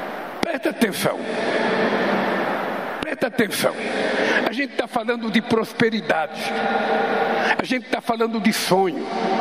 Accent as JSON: {"language": "Portuguese", "region": "Pernambuco", "country": "Brazil", "moved": "yes", "said": "Eu sou de uma região de Pernambuco, onde uma criança que não morre até o fim de idade de fome tem chance de crescer na vida."}